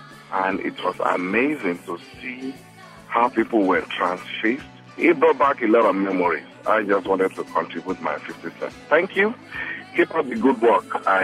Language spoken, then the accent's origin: English; Nigeria; I'm from Nigeria.